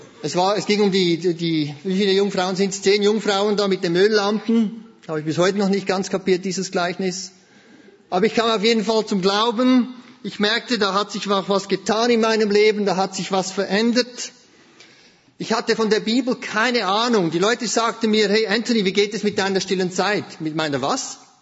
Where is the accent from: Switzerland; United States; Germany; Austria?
Switzerland; Ich bin zwar in der Schweiz dreisprachig aufgewachsen, habe aber bis zu meinem 16. Lebensjahr nie etwas vom Evangelium gehört